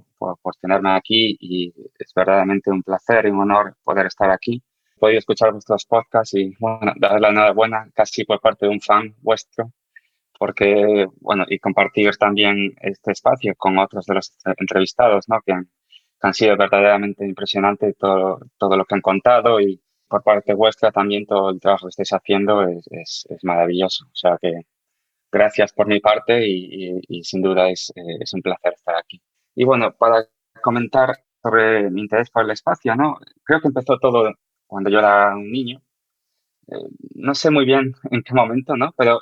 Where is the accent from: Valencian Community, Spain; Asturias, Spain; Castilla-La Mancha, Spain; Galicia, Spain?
Galicia, Spain; que voy a decir yo que soy gallego